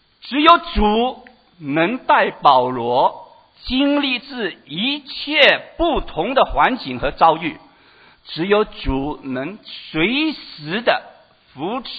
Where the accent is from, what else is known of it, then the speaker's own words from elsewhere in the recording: Hong Kong; moved away as an adult; now in Australia; 我记得当年我想从香港移民到澳洲来这件事，我非常怕来澳洲